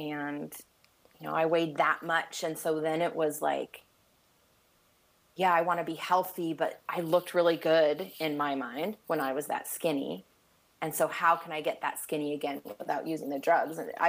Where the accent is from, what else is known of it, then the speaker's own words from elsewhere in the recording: Temecula, California, United States; but it really felt like I grew up in Temecula, which is like right in the middle of San Diego and LA.